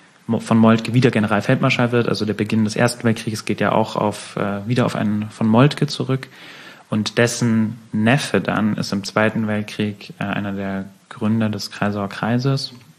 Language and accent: German; Munich, Bavaria, Germany